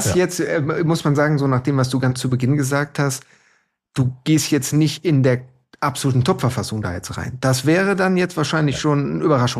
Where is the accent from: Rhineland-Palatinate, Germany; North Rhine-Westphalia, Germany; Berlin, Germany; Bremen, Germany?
North Rhine-Westphalia, Germany; ich komme aus dem Ruhrgebiet